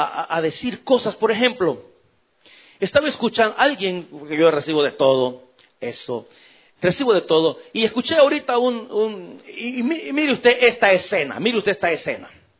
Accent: El Salvador; En mi país llegó un evangelista, en El Salvador

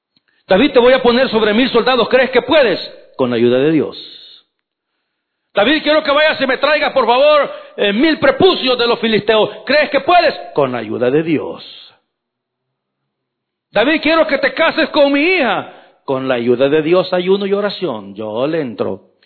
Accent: El Salvador; now in Canada; vamos a cumplir 33 años este próximo noviembre de estar en Canadá. Yo llegué a los 26, quiere decir que tengo mucho más años aquí en Canadá que en mi rancho allá en El Salvador. Quiere decir que soy más canadiense que guanaco.

